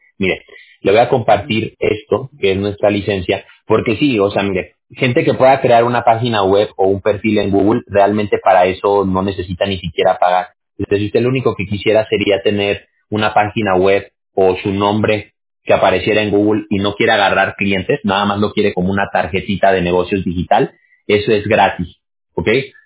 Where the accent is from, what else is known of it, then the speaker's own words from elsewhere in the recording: Mexico; Yo no soy de Honduras, yo soy mexicano, pero pues en México también la situación está bien complicada.